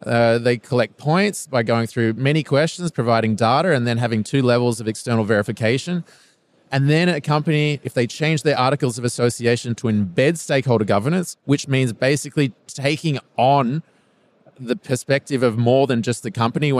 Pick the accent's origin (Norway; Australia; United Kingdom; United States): Australia; now in Germany; Well, as you can hear from my accent, I'm not the typical German. No, I originally come from Australia. I've been here for 6 years. I met my wife, Mutsterana, in Sydney, and found my way to Germany.